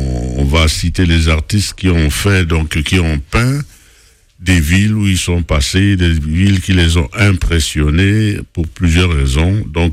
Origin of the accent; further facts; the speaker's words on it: Douala, Littoral, Cameroon; beaucoup d'émotions pour ma ville natale, pour que moi j'en fasse aussi une peinture.